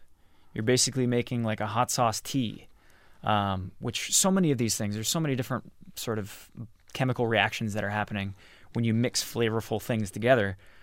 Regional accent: Texas, United States; I come from Texas, where we have a mixture of some really amazing vinegar-based hot sauces, sort of Louisiana style

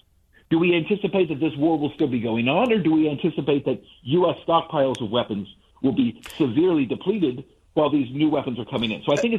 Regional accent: United States; it's most interesting to me as an American

